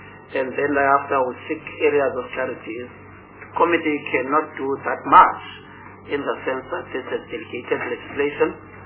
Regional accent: Gauteng, South Africa; I'm from Gauteng. I've got a rural constituency.

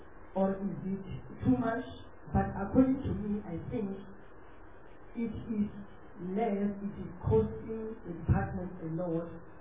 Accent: Limpopo, South Africa; I am from the Limpopo province.

